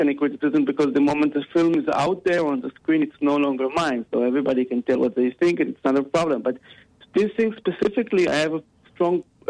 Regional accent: Ra'anana, Central District, Israel; English is a second language; I was born and raised in Israel in a little city called Ra'anana, which is a very white, clean, very machoistic, patriotic city.

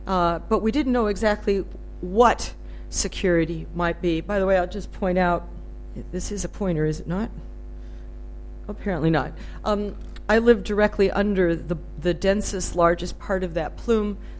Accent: United States; but being an American, you know, we're rather uncouth about these things

